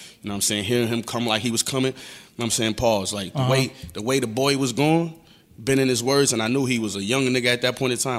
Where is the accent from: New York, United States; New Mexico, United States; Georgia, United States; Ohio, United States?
New York, United States; Buffalo; I'm from Buffalo, New York. East Side Buffalo. You know what I'm saying? Upstate New York. It's dangerous cold up there.